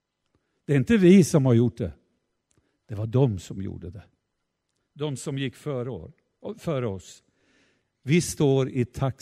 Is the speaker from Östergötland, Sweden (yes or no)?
yes; Ödeshög, Östergötland, Sweden; Ödeshög. Där har jag vuxit upp.